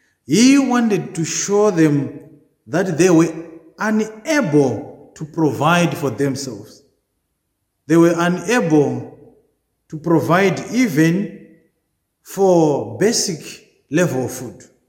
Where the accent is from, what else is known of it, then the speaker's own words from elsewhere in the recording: Zimbabwe; which reminds me of the way how I was raised up in Zimbabwe.